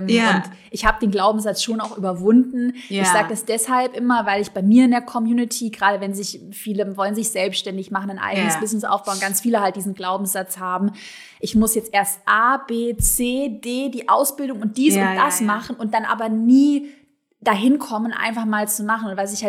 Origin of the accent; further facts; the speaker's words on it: Southern Germany, Germany; moved away as an adult; now in Berlin, Germany; Und dann bin ich nach dem Abi, ich komme aus Süddeutschland, nach Berlin gezogen